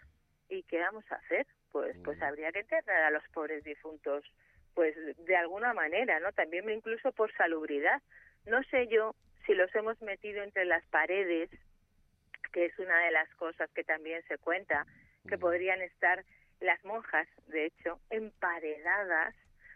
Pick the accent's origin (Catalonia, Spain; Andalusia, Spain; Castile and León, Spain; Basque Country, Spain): Basque Country, Spain; en la mitología vasca, en mi tierra, era habitual enterrar a los niños recién nacidos y fallecidos.